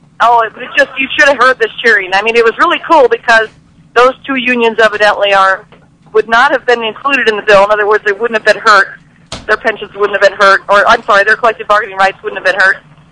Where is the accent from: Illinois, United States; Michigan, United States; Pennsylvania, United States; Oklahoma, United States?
Illinois, United States; Champaign-Urbana; everybody's so happy when they find out that we're from Champaign-Urbana.